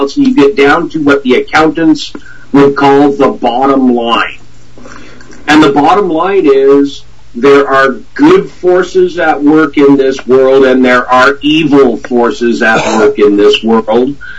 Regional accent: Niagara, Ontario, Canada; I grew up in Niagara in the food industry.

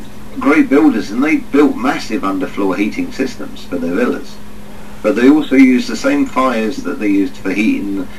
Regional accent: England, United Kingdom; I mean, I'm English. We drink tea by the gallon.

